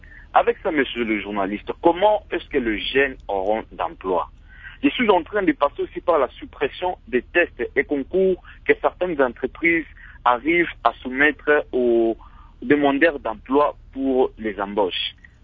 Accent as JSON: {"language": "French", "country": "DR Congo"}